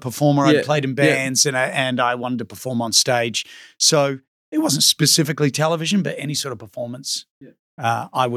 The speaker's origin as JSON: {"language": "English", "country": "New Zealand", "tie": "born or raised there", "said": "And I grew up in New Zealand, and my trade that I did for 5 years was LED light windows."}